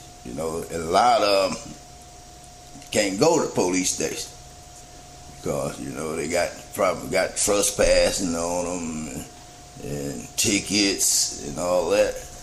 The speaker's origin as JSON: {"language": "English", "town": "Grand Rapids", "region": "Michigan", "country": "United States", "lives_now": "mid-Missouri, United States", "said": "I come from Grand Rapids, Michigan. You know, there in Grand Rapids, Michigan, it's a lot different than it is here in mid-Missouri."}